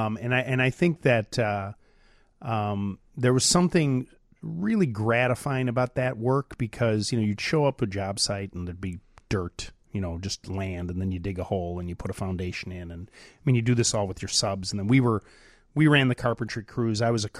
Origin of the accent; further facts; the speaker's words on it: Chicago, Illinois, United States; And I'm from Chicago. So, I mean, I just sort of show up and I keep my head down and I do my thing and I leave.